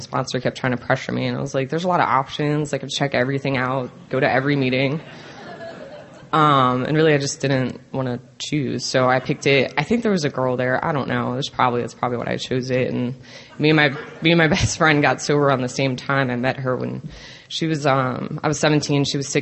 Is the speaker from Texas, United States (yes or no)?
no; Maryland, United States; So, I'm from Maryland. If you know where Maryland people are sitting, they're right here.